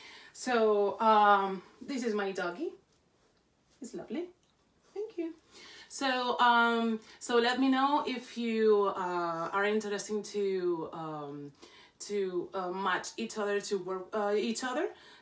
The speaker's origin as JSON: {"language": "English", "town": "Valencia", "region": "Valencian Community", "country": "Spain", "tie": "born or raised there", "also_born_or_lived": "Argentina", "second_language": "English", "lives_now": "Madrid, Spain", "said": "I was born in Argentina, but I grew up here in Spain, actually in Valencia. I moved to Madrid to study dramatic arts"}